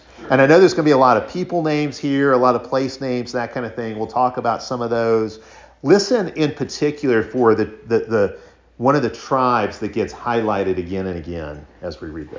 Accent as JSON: {"language": "English", "region": "Illinois", "country": "United States", "tie": "born or raised there", "said": "I grew up outside of Chicago, real close to Lake Michigan."}